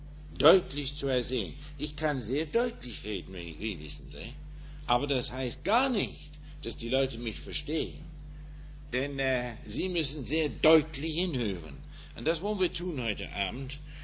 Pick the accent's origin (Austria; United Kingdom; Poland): United Kingdom; England; German is a second language; ich bin Engländer.